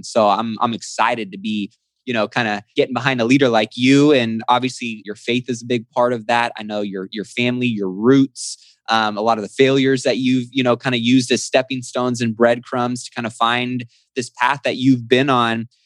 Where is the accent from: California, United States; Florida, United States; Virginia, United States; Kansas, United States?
California, United States; I'm born and raised in Cali, and I haven't been too happy with what's been going on to our beautiful state